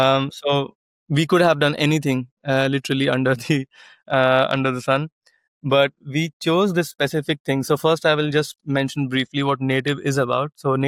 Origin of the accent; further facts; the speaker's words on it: India; So as I mentioned, I grew up in India, also different parts of India. My dad was in a government job, so he used to get transferred a lot.